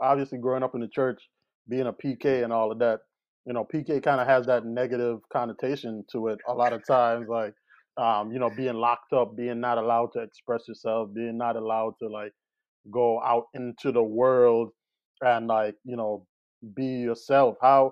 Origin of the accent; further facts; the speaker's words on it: U.S. Virgin Islands; now in Maryland, United States; I moved to Maryland from the Virgin Islands in 2009.